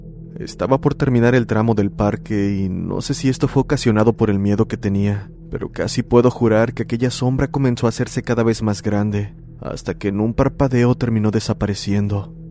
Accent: La Paz, Honduras; Soy de Honduras, de un lugar que se llama La Paz, y comencé a pasar por este tipo de situaciones cuando estaba en quinto grado.

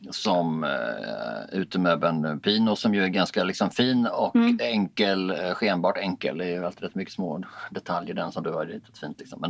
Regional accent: Skåne, Sweden; Jag är ju uppvuxen på Bjärehalvön, vilket ju ingen kan ha missat vid det här laget.

